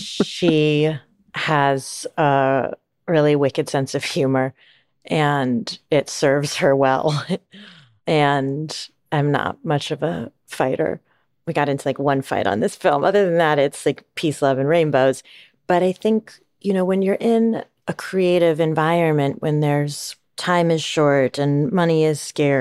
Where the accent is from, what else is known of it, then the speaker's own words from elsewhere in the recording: Kalispell, Montana, United States; I grew up in Kalispell, Montana, and my great-grandparents had a farm in Shoto, Montana, and we spent all of our summers there.